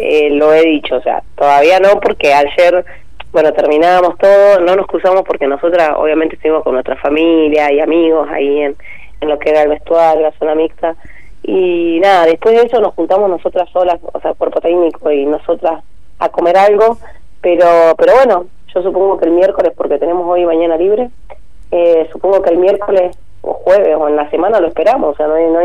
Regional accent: Alvear, Argentina; Sí, sí, soy ajá. de Alvear Ciudad

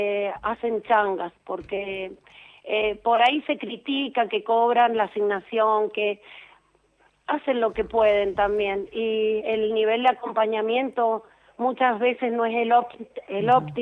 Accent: General Alvear, Mendoza, Argentina; now in Mendoza, Argentina; yo soy de General Alvear, allá trabajé unos años y después me vine a vivir a Mendoza y hace 22 años que trabajo acá.

